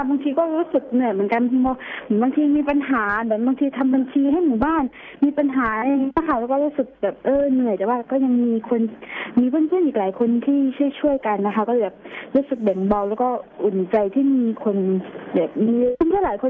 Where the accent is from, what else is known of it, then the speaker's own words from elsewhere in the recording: Khlong Thom, Krabi, Thailand; now in Trang, Thailand; อยู่ที่ตำบลคลองพลอำเภอคลองท่อมจังหวัดกระบี่ค่ะ